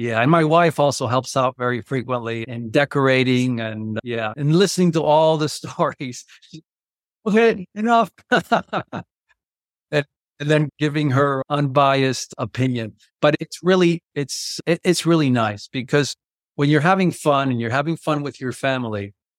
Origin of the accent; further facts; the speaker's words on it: Colombia; And she's been fantastic because I grew up in Colombia. We went to the same high school, American high school.